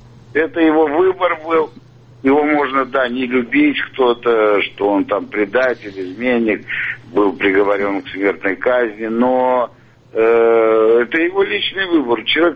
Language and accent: Russian; Irkutsk, Irkutsk Oblast, Russia; Если я родился, извините, прожил в Иркуте